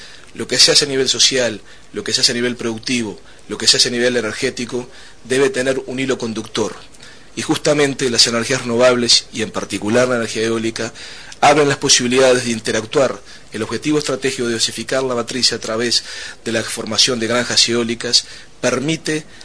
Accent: Uruguay; contribuir como uruguayos

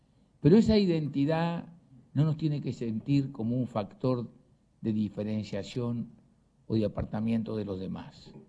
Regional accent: Uruguay; lo que somos todos los uruguayos

